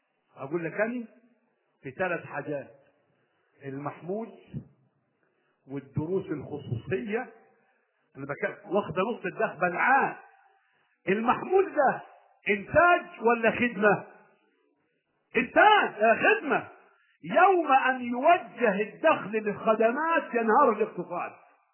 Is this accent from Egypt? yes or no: yes; Egypt; بس المشكلة عندنا في مصر الآن حقيقة انعكاسة او سميه عدم رشد اقتصادي وسفاهة.